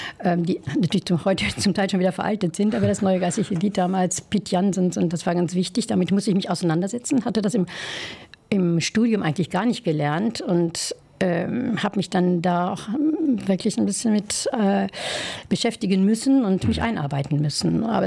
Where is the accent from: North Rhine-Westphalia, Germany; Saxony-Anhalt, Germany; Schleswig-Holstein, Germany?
North Rhine-Westphalia, Germany; Meschede; Ich stamme aus Meschede, da gibt es die Abtei Königsmünster.